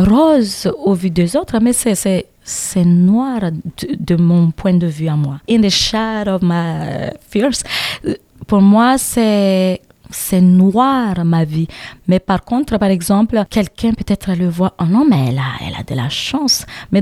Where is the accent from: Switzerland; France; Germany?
France; Nîmes, Occitanie; Pourquoi pas chanter chez moi à Nîmes.